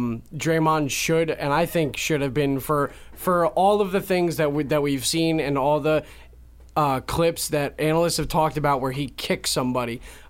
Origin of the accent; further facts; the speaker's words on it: New York, United States; We did, but you're from Connecticut. I'm from New York. It's different.